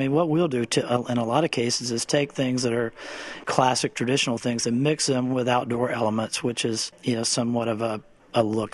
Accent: the South, United States; now in Florence, United States; You know, as a Southerner, you sort of look forward to traveling up north or in a colder climate to get to wear some of those things.

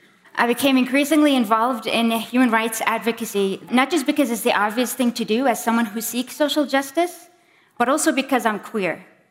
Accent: Bahrain; I am from Bahrain.

